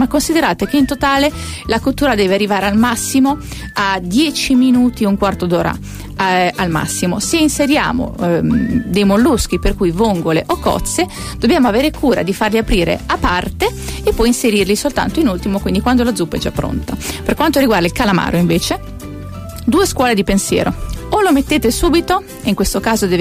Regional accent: Rimini, Emilia-Romagna, Italy; quella che si fa anche nella mia terra, nella mia Rimini, con il pesce ovviamente di pescato fresco e stagionale

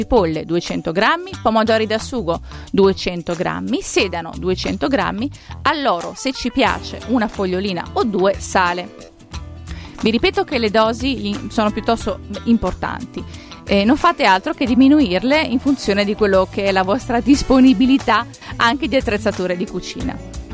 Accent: Emilia-Romagna, Italy; io che sono romagnola lo adoro

